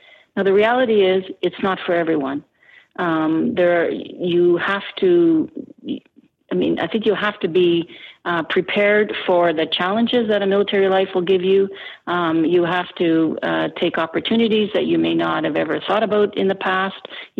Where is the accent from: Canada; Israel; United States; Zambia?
Canada